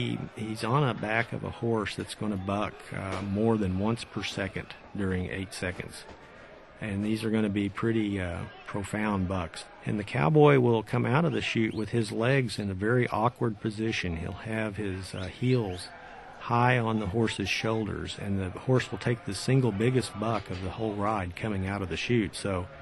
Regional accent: Guthrie, Oklahoma, United States; she met my dad at a 89ers Day rodeo in Guthrie, Oklahoma, my hometown, and here I am.

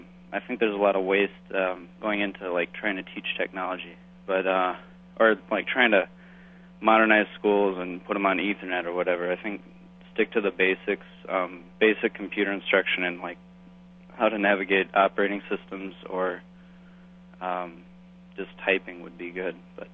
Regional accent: St. Paul, Minnesota, United States; Hi, I'm from St. Paul, Minnesota. I just graduated from high school this summer.

